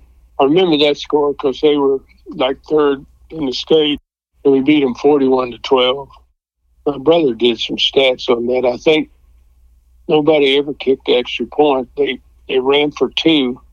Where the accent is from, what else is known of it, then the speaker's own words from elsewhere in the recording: Borger, Texas, United States; also born or lived in Stinnett, Texas; Well, what happened, we moved from Borger, Texas.